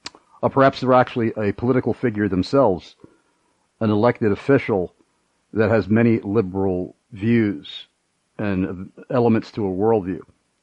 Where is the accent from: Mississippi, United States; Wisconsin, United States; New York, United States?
New York, United States; that's what I've witnessed in growing up in New York.